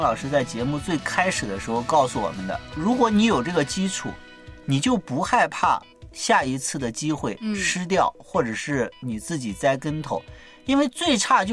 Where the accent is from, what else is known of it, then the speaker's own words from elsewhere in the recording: northern China, China; 因为我是北方人嘛，所以在北方我是第一个去开拓市场的